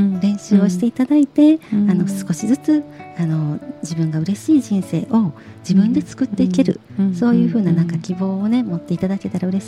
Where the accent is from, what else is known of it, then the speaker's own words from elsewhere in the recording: Kansai, Japan; accent: Kansai dialect; こんな感じでですね関西弁が出たりなんかちょっとね恥ずかしい喋り口になったりですが、